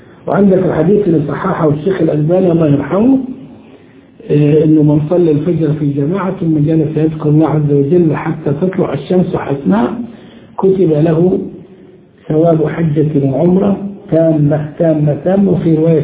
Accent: Upper Egypt, Egypt; عندنا في الصعيد تجار البهائم

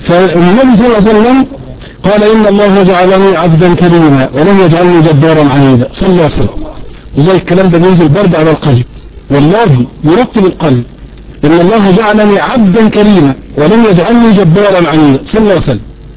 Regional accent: Egypt; احنا كمصريين اكلنا بنترمى في الزبالة

